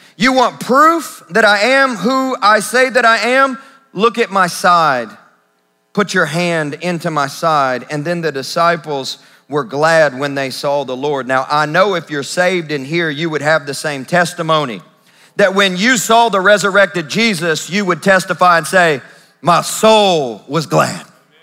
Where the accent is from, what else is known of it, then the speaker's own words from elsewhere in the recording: Kentucky, United States; I'm from Kentucky, and the University of Kentucky is already out of the tournament, March Madness.